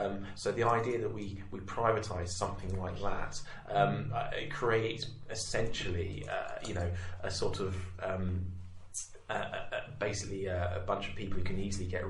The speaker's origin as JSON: {"language": "English", "region": "East of England", "country": "United Kingdom", "tie": "born or raised there", "said": "I grew up in Cambridgeshire, which is, you know, nice enough, not too far away from London."}